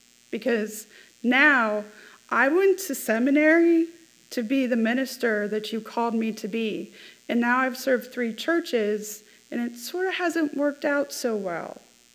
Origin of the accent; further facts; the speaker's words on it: Sharon, United States; Like, I grew up in Sharon, you know, and now I'm interviewing for a position there as a chaplain?